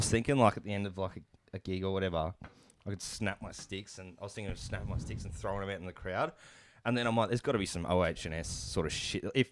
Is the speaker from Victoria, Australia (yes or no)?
yes; Mount Waverley, Victoria, Australia; Maybe, I reckon … might like us because we're from Mount Waverley